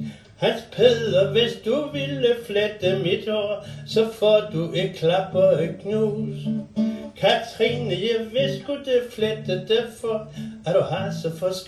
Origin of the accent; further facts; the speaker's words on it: Central Denmark Region, Denmark; fra min barndom ude i Vestjylland, hvor jeg voksede op